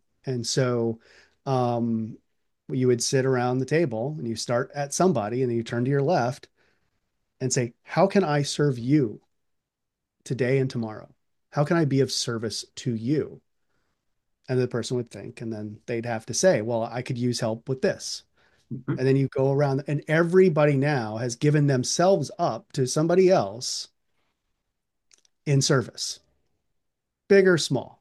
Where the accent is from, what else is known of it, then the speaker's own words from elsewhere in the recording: the Dakotas, United States; I come from the Dakotas where when we talk about culture, drinking is just